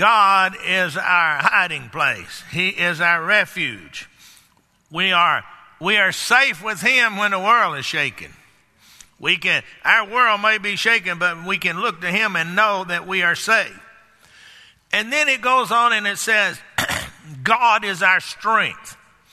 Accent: Texas, United States; I mean, I grew up down there in Texas

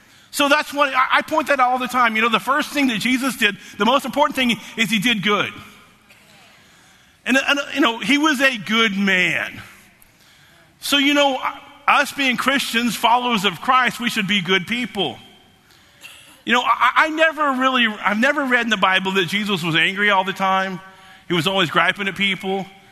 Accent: Dallas, Texas, United States; we're originally from Dallas, Texas, and his death happened in Dallas

